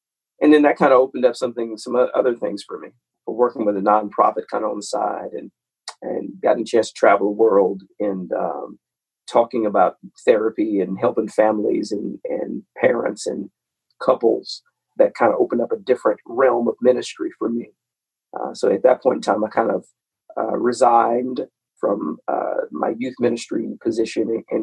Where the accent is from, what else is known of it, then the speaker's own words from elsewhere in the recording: Decatur, Illinois, United States; now in Atlanta, United States; Born and raised in Decatur, Illinois.